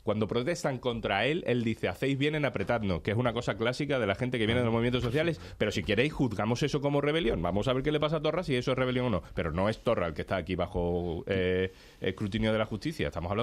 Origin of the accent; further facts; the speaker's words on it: Seville, Andalusia, Spain; Yo todo esto soy de Sevilla y antiindependentista